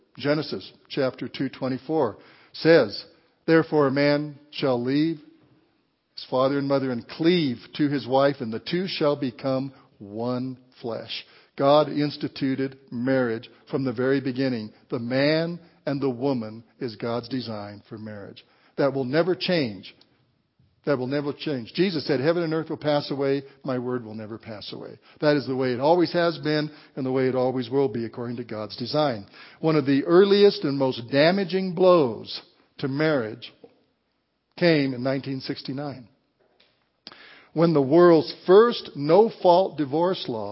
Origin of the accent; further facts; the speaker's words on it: Walsenburg, Colorado, United States; When I was growing up in Walsenburg, Colorado, 5,000 people, 4,000 or 5,000 people, there was one person in the whole town that was living with somebody.